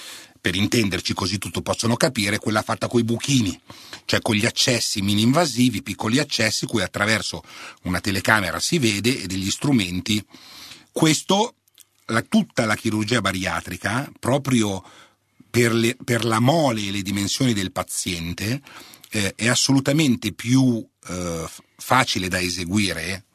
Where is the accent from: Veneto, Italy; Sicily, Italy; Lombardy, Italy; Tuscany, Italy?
Lombardy, Italy; Milan; Io sono un milanese, vengo da Milano, ho studiato e vissuto sempre a Milano, vivo a Milano